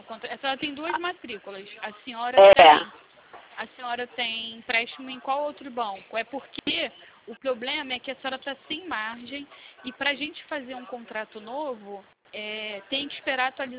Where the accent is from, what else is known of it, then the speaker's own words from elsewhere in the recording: Campo Grande, Mato Grosso do Sul, Brazil; Eu sou de Campo Grande